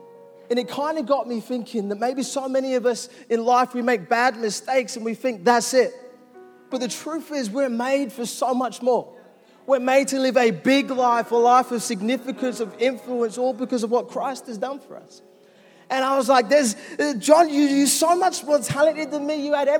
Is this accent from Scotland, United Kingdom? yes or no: no; London, United Kingdom; born there; I was born in East London.